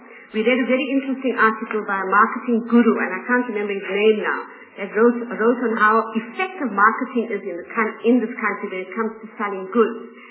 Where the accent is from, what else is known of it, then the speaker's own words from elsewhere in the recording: South Africa; to actually tell every South African that if we're proudly South African, then we will all stand up and say we will help to break the cycle of crime and violence in this country.